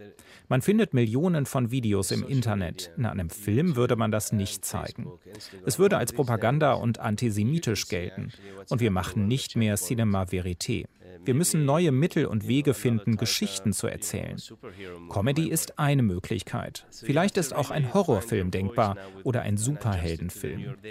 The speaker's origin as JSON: {"language": "German", "country": "Israel", "tie": "born or raised there", "second_language": "German", "said": "Ich bin Palästinenser. Ich bin in Israel aufgewachsen, spreche also auch gut Hebräisch. Ich bin in Tel Aviv zur Uni gegangen."}